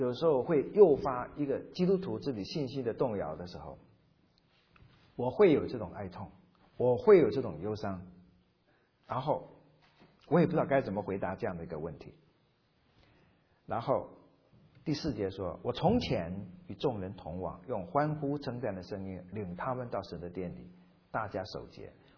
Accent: Xiamen, Fujian, China; 小金门，就在我家乡的厦门对面

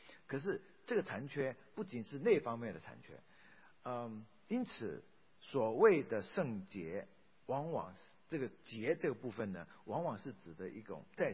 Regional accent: China

